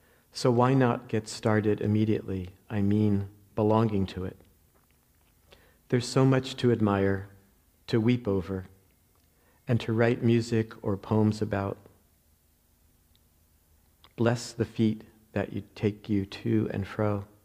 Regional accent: New Jersey, United States; accent: New Jersey; I always feel my New Jersey accent every time people often correct water. That's how they say it in New Jersey.

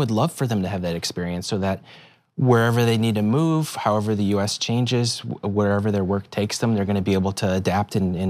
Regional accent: Livermore, California, United States; I grew up in the Bay Area. Do you know where Livermore is?

